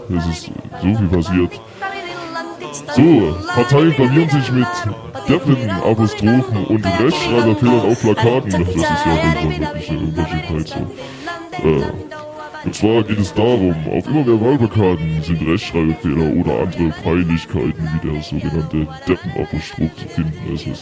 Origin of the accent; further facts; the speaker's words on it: Chemnitz, Saxony, Germany; Ich habe da gleich noch einen Song vorbereitet von einer Band aus meiner Heimatstadt Karl-Marx-Stadt